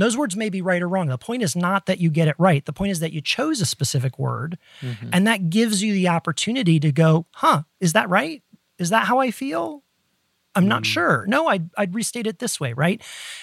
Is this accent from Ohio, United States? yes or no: yes; Ohio, United States; growing up in Ohio in the Midwest and the door frame in our kitchen that opened to the stairs going to the basement.